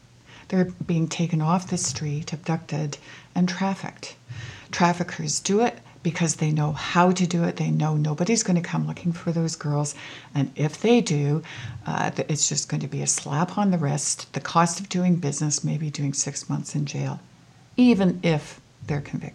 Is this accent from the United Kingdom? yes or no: no; Canada; what do I or what can I as a Canadian citizen do, a member of this state?